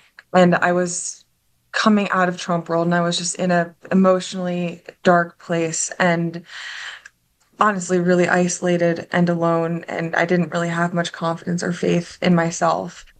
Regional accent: Pennington, New Jersey, United States; Well, I grew up right outside of Princeton in Pennington, New Jersey. I graduated from Hopewell Valley.

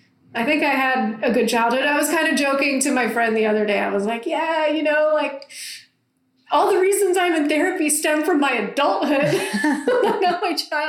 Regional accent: Switzerland; Growing up in Switzerland, I was the only... not the only. I was one of like three or two American kids at my international school in my class.

